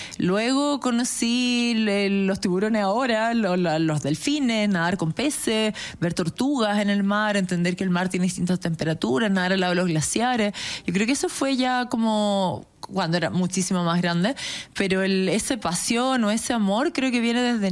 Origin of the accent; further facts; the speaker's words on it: Santiago, Santiago Metropolitan Region, Chile; empecé en clase de natación a los 6 años, soy de santiaguina